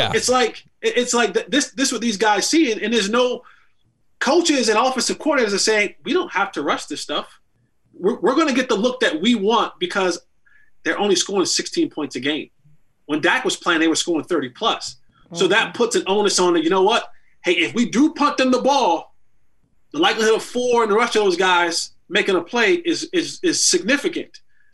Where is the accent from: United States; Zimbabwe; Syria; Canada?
United States; Roselle, New Jersey; I'm middle of three boys, born and raised in Roselle, New Jersey.